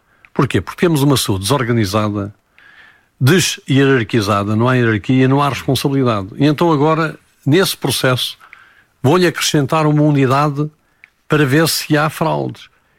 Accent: Portugal; nós, quando somos portugueses, temos todos os mesmos direitos ou não perante a lei

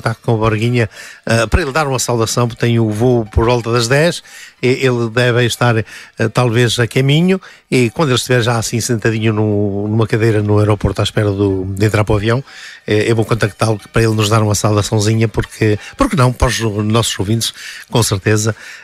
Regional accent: Rio Caldo, Braga, Portugal; hoje vão para Rio Caldo, que é a minha terra, portanto.

